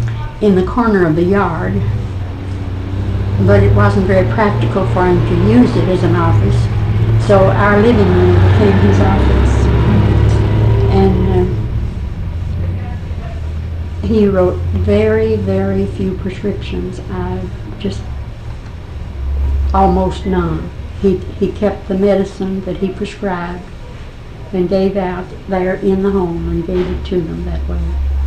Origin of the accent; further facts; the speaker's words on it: Kentucky, United States; I was born in Grant County.